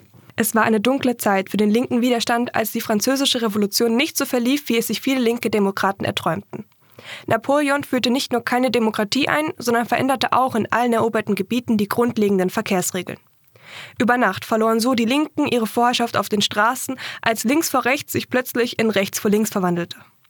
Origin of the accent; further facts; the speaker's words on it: Dresden, Saxony, Germany; Also ich bin in Dresden aufgewachsen